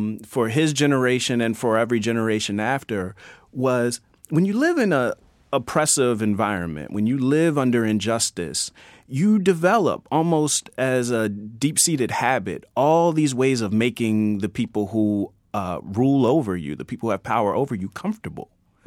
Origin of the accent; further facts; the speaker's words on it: Baltimore, Maryland, United States; I grew up in Baltimore